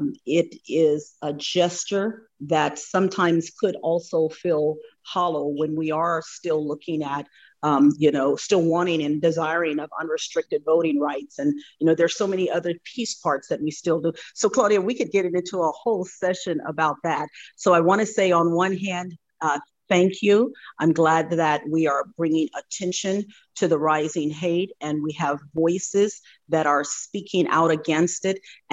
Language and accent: English; United States; And for me as a commissioner, particularly being Black American female